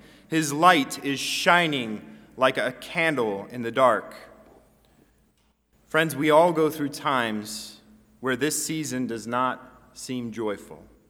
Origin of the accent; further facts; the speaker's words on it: California, United States; Midwest usually hears for the first time that I'm from California